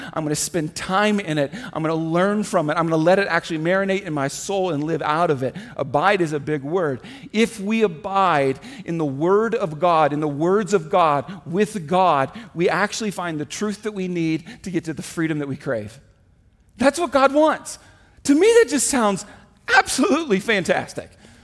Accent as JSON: {"language": "English", "region": "Kansas", "country": "United States", "tie": "born or raised there", "also_born_or_lived": "Indiana", "lives_now": "South Dakota, United States", "said": "I grew up in Kansas, Indiana, and now 15 years as a South Dakotan, what I know about is controlled burns."}